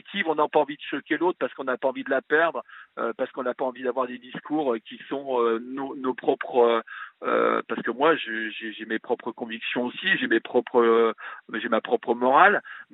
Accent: France; ou même venir même chez moi en France

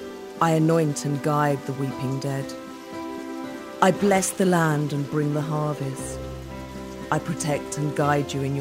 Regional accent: Buffalo, New York, United States; born there; Two generations later, I was born in Buffalo, New York, and by all accounts, I've inherited her high spirits.

